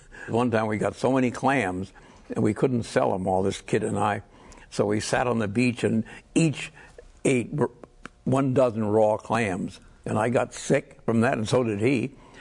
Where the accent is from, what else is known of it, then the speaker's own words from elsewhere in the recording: Stamford, Connecticut, United States; also born or lived in Bethlehem, Pennsylvania; I was born in Bethlehem, Pennsylvania, because he briefly worked for the Bethlehem Shipbuilding Company. But after that, we moved to Stamford, Connecticut.